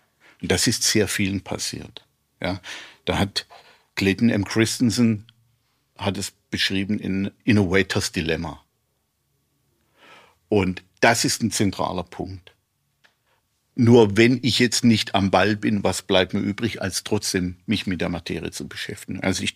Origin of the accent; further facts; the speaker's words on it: Baden-Württemberg, Germany; Als Badener, und wir haben ja mal eine Revolution gemacht, und als Jahrgang 68 bin ich ja prädestiniert für Revolution.